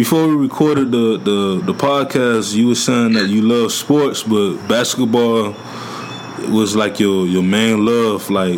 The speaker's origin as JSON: {"language": "English", "town": "Miami", "region": "Florida", "country": "United States", "said": "Because me, I'm from Miami, so, like, we hardly see snow."}